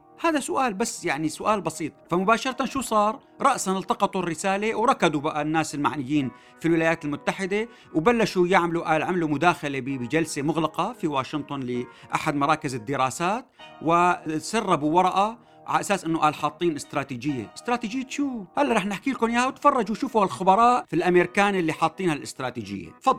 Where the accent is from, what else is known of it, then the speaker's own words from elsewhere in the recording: Syria; وهذا شيء بهمنا نحن كسوريين